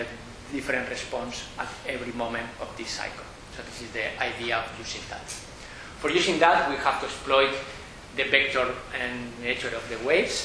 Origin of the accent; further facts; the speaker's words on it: Spain; And you know, I'm from Spain